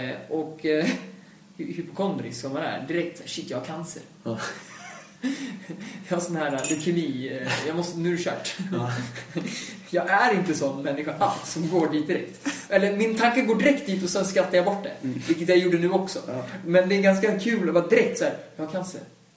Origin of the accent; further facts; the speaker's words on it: Sweden; hur jag är uppvuxen i Sverige och så vidare